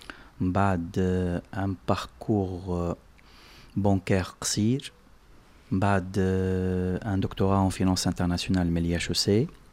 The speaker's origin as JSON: {"language": "Arabic", "country": "Tunisia", "said": "والله انا تونسي اكثر من توينسا والله"}